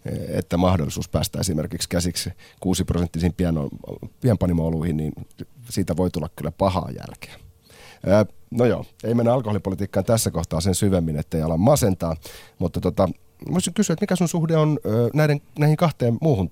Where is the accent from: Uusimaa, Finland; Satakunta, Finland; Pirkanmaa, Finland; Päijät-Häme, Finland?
Uusimaa, Finland; Espoo; Minä kun kotosin tuolta Espoon lähiöstä